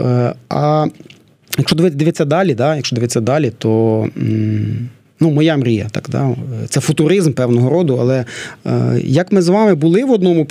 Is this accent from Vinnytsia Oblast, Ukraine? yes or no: yes; Vinnytsia Oblast, Ukraine; Я з Вінницької області